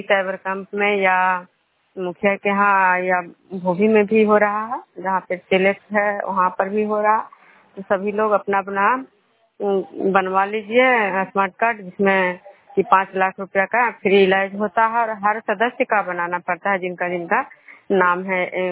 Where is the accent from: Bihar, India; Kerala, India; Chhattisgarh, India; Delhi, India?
Bihar, India; Khajra; खजरा पंचायत नालंदा जिला नवनसा प्रखंड के निवासी हूँ।